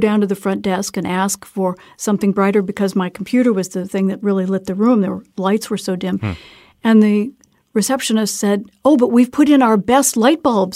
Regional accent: United States; especially as an American going to a place where a country with which we fought a war

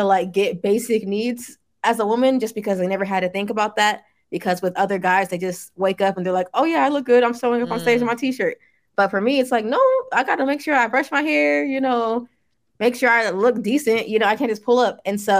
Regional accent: Nigeria; Yeah, I think that was definitely a thing, especially being Nigerian. So I went to a Nigerian church, and sometimes my aunties would be like, oh, you're still doing the rapping thing?

